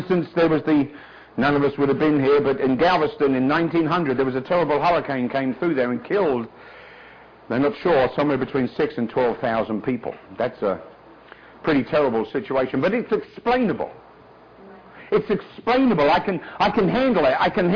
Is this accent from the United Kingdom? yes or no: yes; London, United Kingdom; born there; I was born in London.